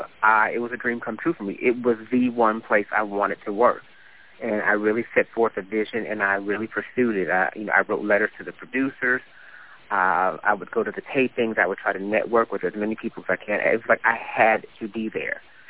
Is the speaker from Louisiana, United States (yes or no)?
no; Oakland, California, United States; also born or lived in San Francisco; Born in San Francisco, California, lived in Oakland across the bay, went to college at Pepperdine University down in Malibu just outside of Los Angeles